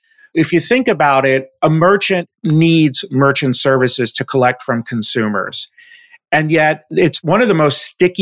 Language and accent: English; New York, United States; also born or lived in Washington, D.C.; now in Charlotte, United States; I'm currently living in Charlotte, North Carolina with my wife and two boys and dog. I'm originally from New York, went to school in upstate New York.